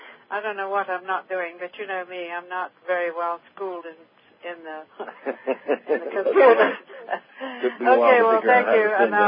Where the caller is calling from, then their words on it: California, United States; I'm calling from Northern California.